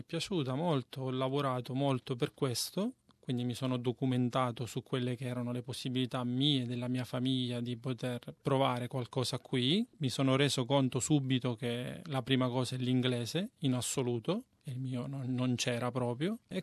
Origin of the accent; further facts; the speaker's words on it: Acireale, Sicily, Italy; now in Australia; Io vengo dalla Sicilia, da Cireale, una piccola cittadina in provincia di Catania.